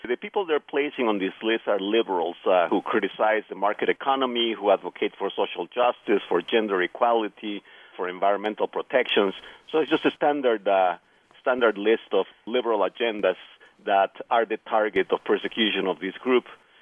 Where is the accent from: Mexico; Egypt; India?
Mexico; now in United States; I myself am Mexican. I'm an American citizen, but I grew up in Mexico